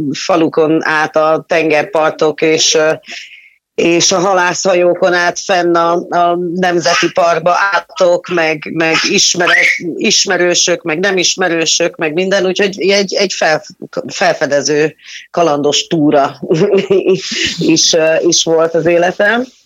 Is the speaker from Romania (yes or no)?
no; Ghana; Ugyanis én Gánába úgy születve